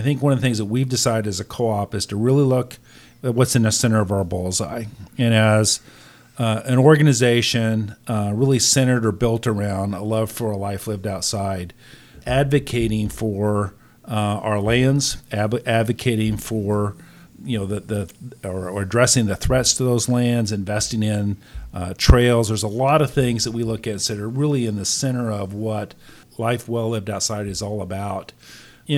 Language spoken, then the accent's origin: English; Oklahoma, United States; You know, I grew up in Oklahoma, you know, and that's, you know, our current EPA leader is from that state.